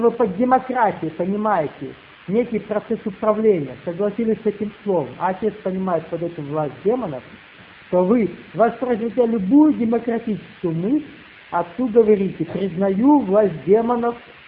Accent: Russia; Не потому, что я там россиянин.

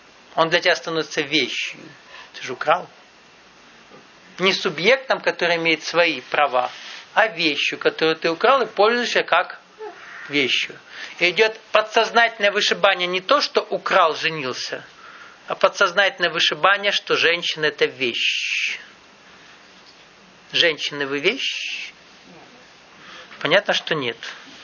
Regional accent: Nalchik, Kabardino-Balkaria, Russia; Я вырос в Нальчике, знаю, что говорю.

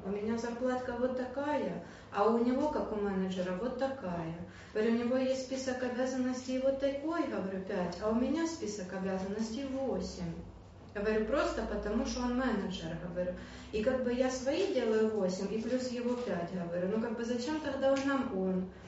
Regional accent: Ukraine; они в Германии, я из Украины, у меня другие цели, приоритеты

